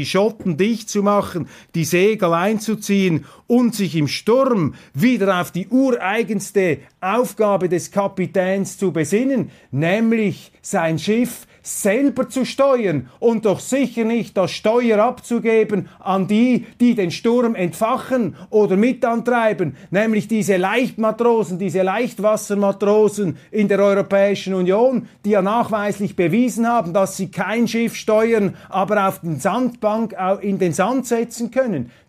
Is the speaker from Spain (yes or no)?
no; Switzerland; Und dann kommen eben auch Formulierungen, die einen wirklich ärgern als Schweizer.